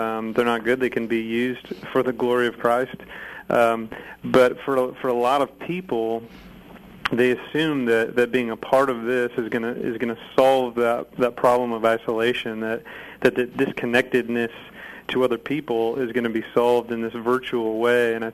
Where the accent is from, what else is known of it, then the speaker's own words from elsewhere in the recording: Midwest, United States; I grew up in the Midwest as well, older cities, porches were a big deal.